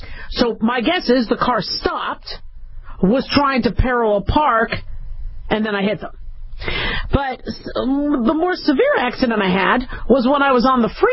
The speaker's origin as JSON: {"language": "English", "town": "Phoenix", "region": "Arizona", "country": "United States", "tie": "born or raised there", "said": "I sometimes get an accent, you know, growing up in Phoenix and being around a lot of cowboys, you know."}